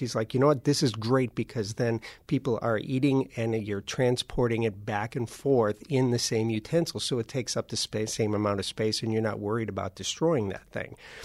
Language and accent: English; Kenosha, Wisconsin, United States; I grew up in Kenosha, and my parents would always go down to Ravinia a couple times every summer.